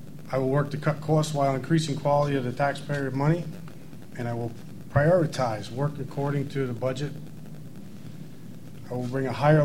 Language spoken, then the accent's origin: English; Catskill, New York, United States; I've been born and raised in Catskill. I'm a graduate of Catskill High. I've built a home and a family here in Catskill.